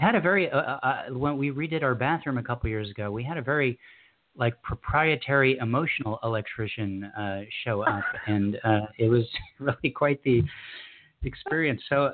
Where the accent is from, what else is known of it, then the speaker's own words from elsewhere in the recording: California, United States; We were both there from different parts of the country. I came from Southern Cal.